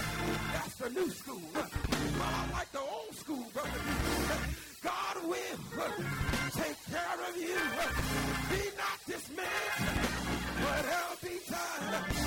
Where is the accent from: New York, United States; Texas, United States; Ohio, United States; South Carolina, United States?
South Carolina, United States; John's Island; I grew up down in Charleston, South Carolina. Grew up down in a little place called John's Island, right there on the coast.